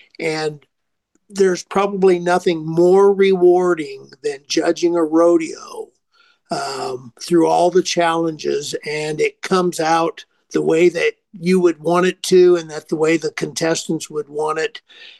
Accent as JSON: {"language": "English", "region": "Nebraska", "country": "United States", "also_born_or_lived": "Colorado", "moved": "yes", "lives_now": "Red Lodge, United States", "said": "Okay, well, the answer to the first question is actually I'm from Nebraska. I'm a Nebraska boy, and went to school in Colorado and did a lot of my career in Colorado, but I've lived in Montana for 5 years now in Red Lodge"}